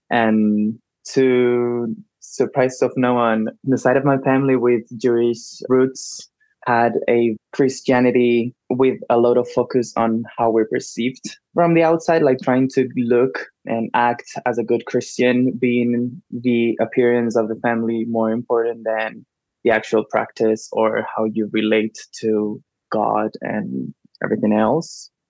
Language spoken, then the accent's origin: English; Balearic Islands, Spain; But growing up in Mallorca, I'm from Mallorca, the island in the Mediterranean